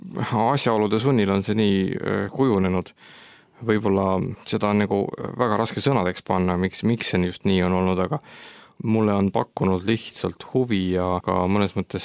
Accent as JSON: {"language": "Estonian", "town": "Tallinn", "region": "Harju County", "country": "Estonia", "tie": "born there", "said": "Ma olen sündinud Tallinnas 20. aprilli 1973."}